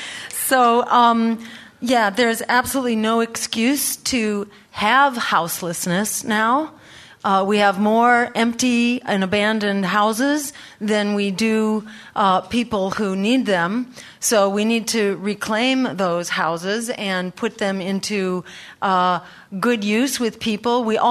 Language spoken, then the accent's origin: English; Lexington, Massachusetts, United States; I was on the town meeting for my hometown in Lexington.